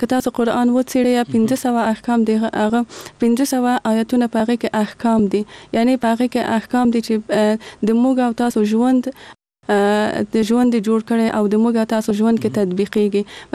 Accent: Kabul, Afghanistan; زه په کابل کې زیږیدلې یم او دلته مې ژوند کړی.

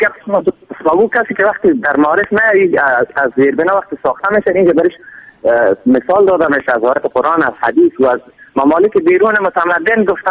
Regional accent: Afghanistan; born there; در افغانستان به دنیا آمدیم

